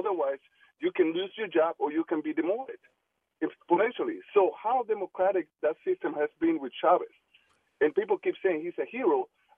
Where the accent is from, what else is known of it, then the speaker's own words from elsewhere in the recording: Cuba; I'm actually from Cuba